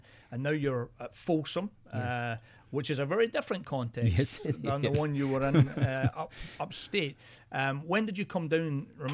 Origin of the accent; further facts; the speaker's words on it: Northern Ireland, United Kingdom; moved away as an adult; now in Sacramento, United States; I came from Northern Ireland and I pastored in a community of about 5,000 people.